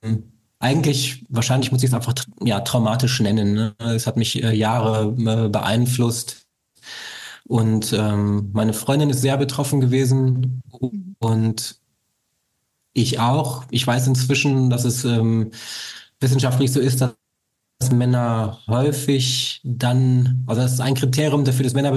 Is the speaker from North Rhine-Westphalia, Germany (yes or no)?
yes; Cologne, North Rhine-Westphalia, Germany; Ich bin aus Köln